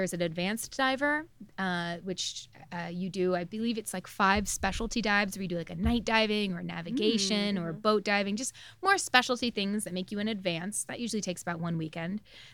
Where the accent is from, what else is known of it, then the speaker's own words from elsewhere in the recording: Seal Beach, California, United States; I grew up locally here. I grew up like in Seal Beach.